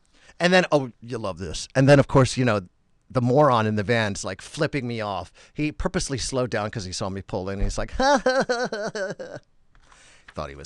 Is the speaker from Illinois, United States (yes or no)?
yes; Chicago, Illinois, United States; I'm from Chicago.